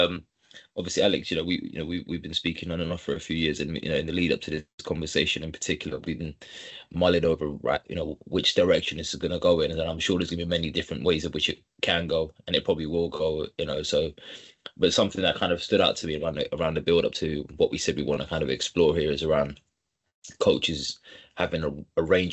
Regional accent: London, United Kingdom; obviously born and bred in London, kind of grew up here, and all my experiences have been pretty much in and around London.

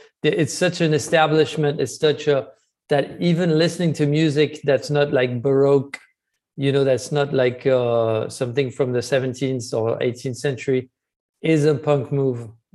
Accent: France; I see it growing up in France.

